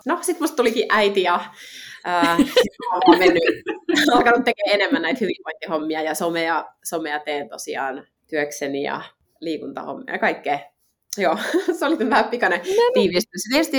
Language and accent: Finnish; Mikkeli, South Savo, Finland; now in Helsinki, Finland; mä oon tosiaan nyt tällä hetkellä niin 32-vuotias ja oon alun perin Mikkelistä kotoisin, eli Mikkelissä oon syntynyt ja siellä varttunut, käynyt koulut. Ja lukion jälkeen sitten mä muutin tänne Helsinkiin opiskelemaan bioanalytiikkaa.